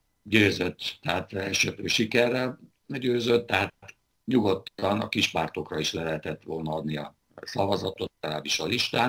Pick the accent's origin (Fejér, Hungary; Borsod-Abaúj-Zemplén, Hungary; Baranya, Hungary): Baranya, Hungary; Mohács; also born or lived in Budapest; Mohácsra, az én szülővárosomba költöztünk